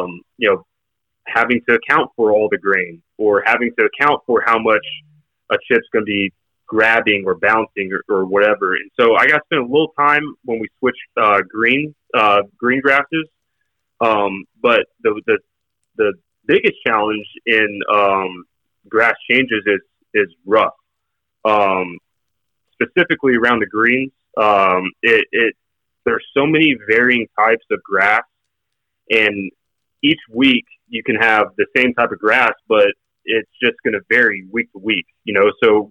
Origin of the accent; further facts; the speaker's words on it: Oklahoma, United States; Like, growing up in Oklahoma, everything's kind of the same around here.